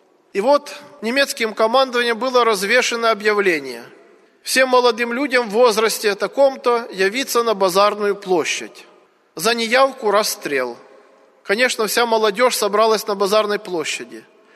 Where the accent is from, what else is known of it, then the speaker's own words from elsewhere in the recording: Voronezh Oblast, Russia; born there; эта икона находилась в обители возле моего села, откуда я родом.